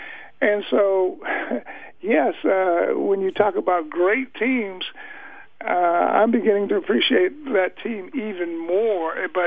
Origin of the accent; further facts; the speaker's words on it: Ohio, United States; I grew up in Northeast Ohio. Cleveland Browns were my favorite team as a youngster